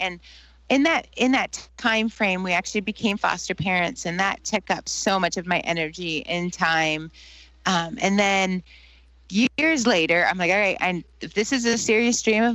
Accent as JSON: {"language": "English", "region": "South Dakota", "country": "United States", "tie": "born or raised there", "said": "So I love living in the Black Hills. I grew up in the Black Hills, and it's beautiful, and my family lives here, and it's just a wonderful place to live."}